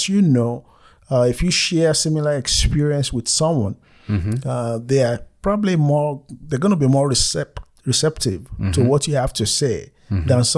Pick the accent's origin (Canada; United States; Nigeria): Nigeria; Having the benefit of growing up in Nigeria and knowing that everything depends on your faith